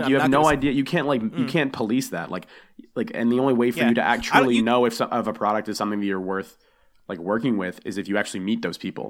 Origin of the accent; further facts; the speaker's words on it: United States; And they're like, hey, where are you from? And we're like, oh, yeah, we're from America.